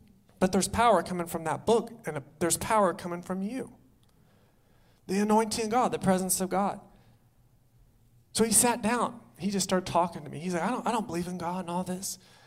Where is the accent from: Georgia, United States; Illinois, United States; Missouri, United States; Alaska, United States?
Missouri, United States; Branson; now in California, United States; I was in Branson, my hometown. I'm there, and we have one Starbucks. Not like here in California, we have like seven.